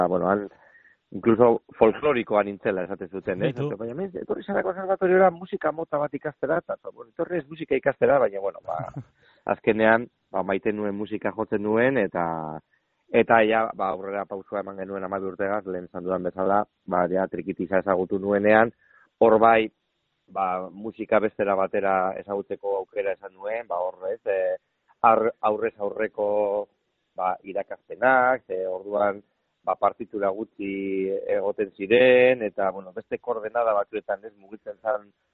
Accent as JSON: {"language": "Basque", "town": "Portugalete", "region": "Basque Country", "country": "Spain", "said": "ni Portugaletetik nator, da, garai hortan herri erdalduna zan, aita gorlistarra"}